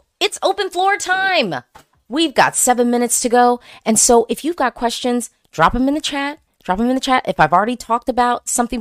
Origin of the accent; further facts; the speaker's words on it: United States; Again, I am not Norwegian. I'm American, third party, non-involved, except for my rest of the world vote.